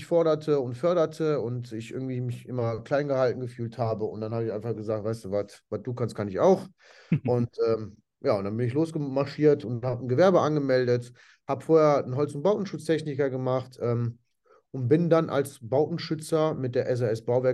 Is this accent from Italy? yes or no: yes; Italy; now in Germany; ich bin zwar in Italien geboren und auch italienisch aufgewachsen, aber da habe ich tatsächlich gemerkt, ich bin eigentlich Deutscher und kein Italiener. Und bin wieder zurückgekommen nach Deutschland